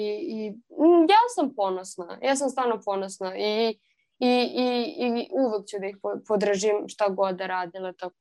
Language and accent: Serbian; Serbia; ja kao Srpkinja i kao Srpkinju mene boli to. I boli u smislu moji preci su sa Kosova